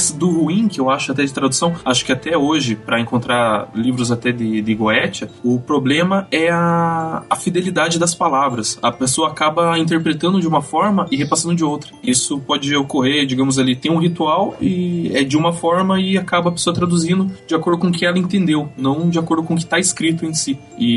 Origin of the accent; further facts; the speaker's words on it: Curitiba, Paraná, Brazil; que eu sou de Curitiba, pessoal, sou de Curitiba